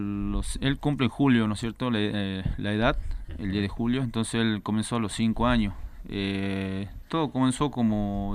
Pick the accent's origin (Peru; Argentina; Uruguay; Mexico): Argentina; Salta; nosotros somos salteños, le digo, ¿y dónde queda eso? Me pregunta ella.